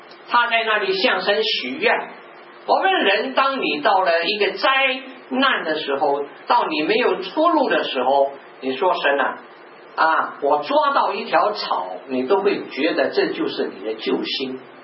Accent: China; 好像我们中国人很喜欢挑选节日啊，好的日子，对吗？

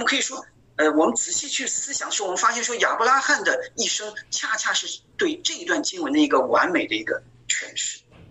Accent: China; 我们中国人，我们很就是我们每到一个地方呢，其实大多数中国人都忙着置业啊

